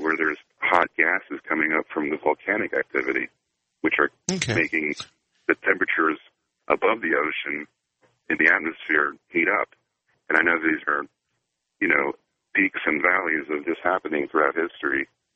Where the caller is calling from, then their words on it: Allentown, Pennsylvania, United States; I'm calling from Allentown, PA.